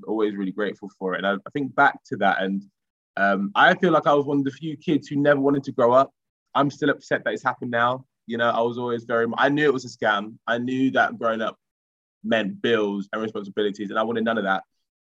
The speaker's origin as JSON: {"language": "English", "town": "Romford", "region": "London", "country": "United Kingdom", "tie": "born or raised there", "said": "where I grew up in Collier Row in Romford, all the churches there were quite connected really well."}